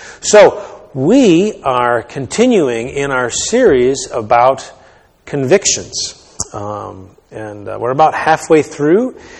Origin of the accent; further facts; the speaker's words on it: New England, United States; I was thinking, I grew up in New England, and we used to go to Vermont every so often.